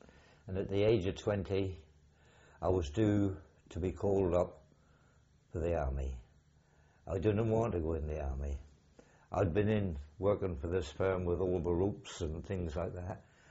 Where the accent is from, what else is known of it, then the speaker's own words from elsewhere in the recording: Norwich, East of England, United Kingdom; born there; I was born in Norwich on the 19th November 1919. And as far as I can remember, my place of birth was Bartholomew Street in Norwich.